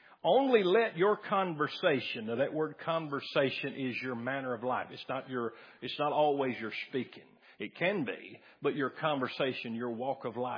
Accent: Dyersburg, Tennessee, United States; born there; So I'm in America. I was born in America. I was born right here in Dyersburg.

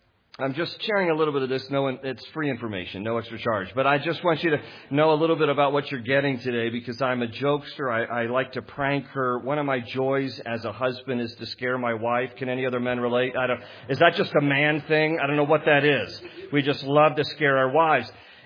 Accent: Washington, District of Columbia, United States; I'm a Washington, D.C. native guy. I was born in Washington, D.C.

